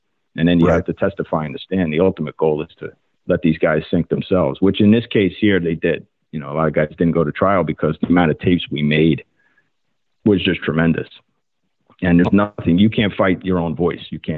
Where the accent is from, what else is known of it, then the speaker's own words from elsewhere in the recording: New Jersey, United States; What I saw growing up in Hudson County, New Jersey, is still out here and just as strong and prevalent as ever.